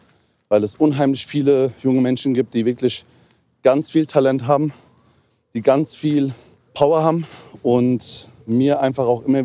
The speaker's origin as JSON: {"language": "German", "region": "Hesse", "country": "Germany", "lives_now": "Berlin, Germany", "said": "Ich komme ursprünglich aus Hessen. In Berlin wohne ich seit Ende 2017"}